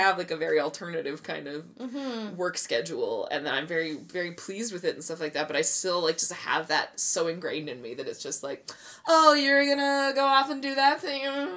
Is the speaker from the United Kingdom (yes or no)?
yes; United Kingdom; My mobile phone, because I'm British, you know.